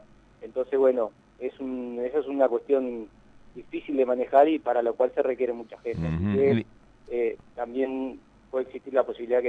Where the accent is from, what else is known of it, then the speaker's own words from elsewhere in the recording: Uruguay; el sentimiento como uruguayo